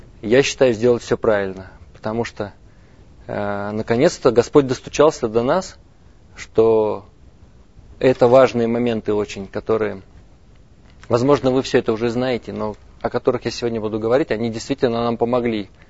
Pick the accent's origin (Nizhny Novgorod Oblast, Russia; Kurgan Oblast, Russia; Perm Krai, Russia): Nizhny Novgorod Oblast, Russia; Nizhny Novgorod; Я из Нижнего Новгорода. … Я помощник пастора в церкви Часовни на Голгофе, Нижний Новгород.